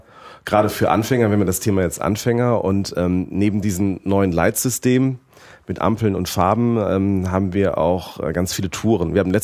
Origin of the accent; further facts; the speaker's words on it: Rhineland, Germany; Ich komme aus dem Rheinland